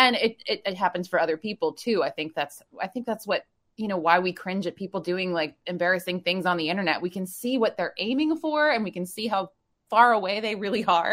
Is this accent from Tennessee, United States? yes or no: no; Wisconsin, United States; I'm originally from Wisconsin, but then we moved around a lot